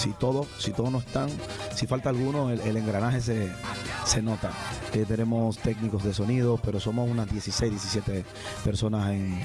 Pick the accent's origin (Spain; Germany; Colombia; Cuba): Cuba; Cogíamos una tamborita, una guitarra, un bongo, cualquier cosa, y hacíamos música en directo. Y en Cuba, tradicionalmente, siempre también